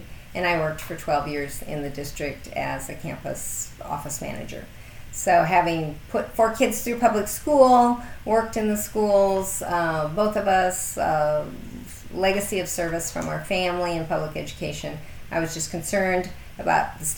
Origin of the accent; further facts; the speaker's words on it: Iowa, United States; also born or lived in Nebraska / Minnesota; Grew up in Iowa and Nebraska. My husband went to college in Minnesota, so we were high school sweethearts.